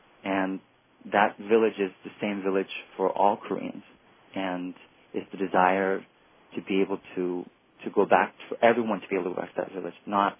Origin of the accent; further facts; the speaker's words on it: Canada; born there; I was born in Canada. I'm a second generation Korean